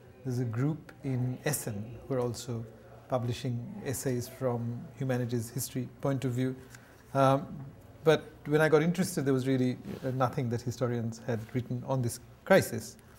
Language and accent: English; India; just to speak as an Indian and as an Indianist